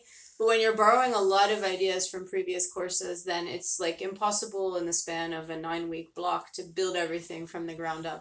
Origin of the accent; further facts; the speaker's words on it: United States; moved away as an adult; So, you know, as you know, I'm originally from the US, as everyone immediately can tell from my accent.